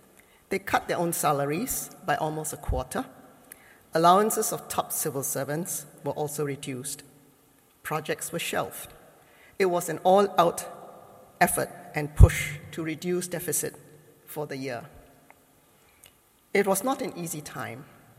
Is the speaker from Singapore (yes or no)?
yes; Singapore; As you know, I come from Singapore. It's a small little island.